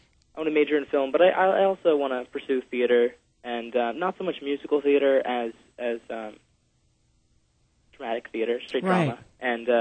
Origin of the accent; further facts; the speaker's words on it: Coupeville, Washington, United States; born there; I was born in Coopville, and I live on Honeymoon Bay Road right now.